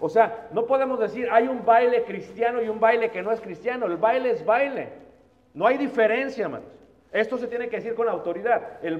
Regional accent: Mexico City, Mexico; Viví en Ciudad de México, crecí en Ciudad de México, crecí escuchando

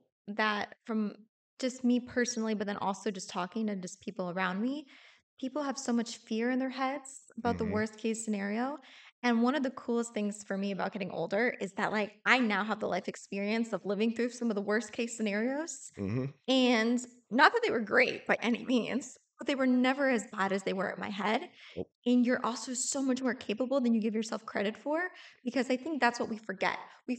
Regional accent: St. Louis, Missouri, United States; I was thinking about this a lot recently where there's been, especially I'm from St. Louis.

